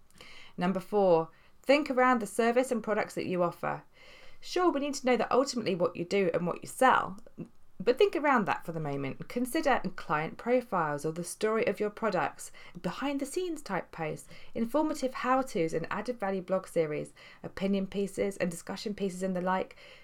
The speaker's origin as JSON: {"language": "English", "country": "United Kingdom", "said": "I am British after all."}